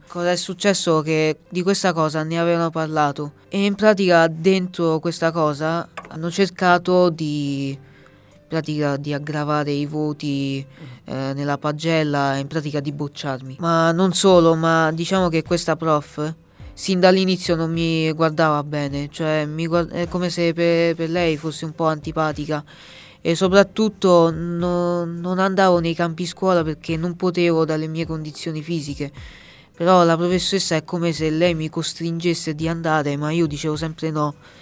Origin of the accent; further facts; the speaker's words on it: Rome, Lazio, Italy; born there; Io sono del Bangladesh, però sono nato qui, qui a Roma. E i miei genitori sono originari del Bangladesh.